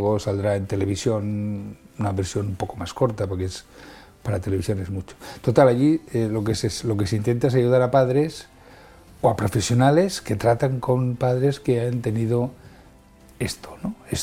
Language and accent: Spanish; Granada, Andalusia, Spain; DNI nacido en Granada